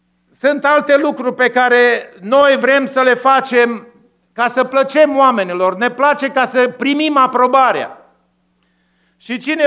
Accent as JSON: {"language": "Romanian", "country": "Romania", "said": "ca români și ca biserică. Ne-am născut într-o țară săracă."}